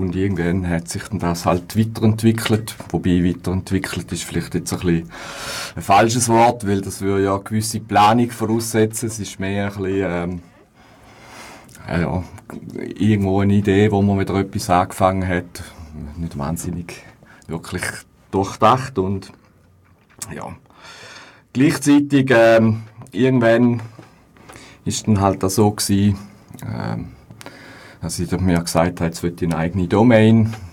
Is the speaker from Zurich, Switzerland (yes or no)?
no; St. Gallen, Switzerland; now in Bern, Switzerland; Ich habe hier meine kleine Homepage und bin in St. Gallen, wo in Bern gestrandet ist.